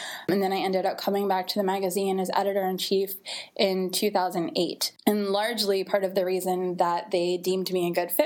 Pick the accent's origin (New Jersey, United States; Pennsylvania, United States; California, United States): Pennsylvania, United States; Pittsburgh; I'm from Pittsburgh originally